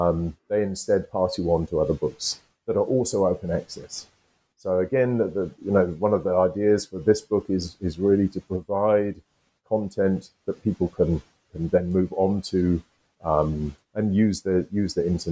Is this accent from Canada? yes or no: no; United Kingdom; I'm British, I'm from the UK.